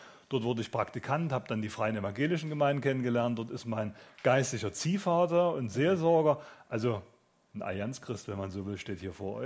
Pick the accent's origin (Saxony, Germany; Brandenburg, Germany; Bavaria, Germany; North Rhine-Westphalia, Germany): Saxony, Germany; Dresden; accent: Saxon; Also meine Wurzeln liegen in Dresden, das hört man sofort, als Sachse, es wird halt ein bisschen sächsisch.